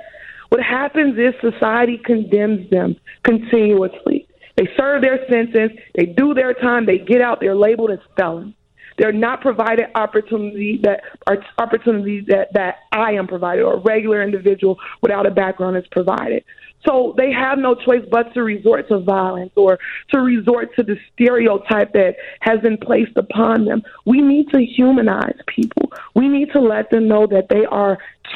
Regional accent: Inglewood, California, United States; I'm 31 years old. I'm from Inglewood.

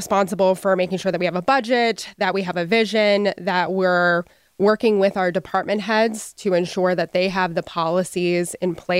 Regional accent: Pittsburgh, Pennsylvania, United States; Of course, I am a native daughter of Pittsburgh. So I grew up in Ross Township. I'm a graduate of North Hills.

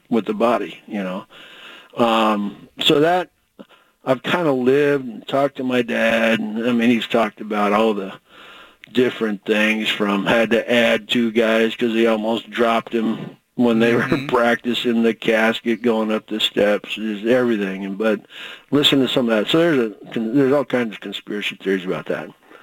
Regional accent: the South, United States; I mean, I grew up in the South, you know.

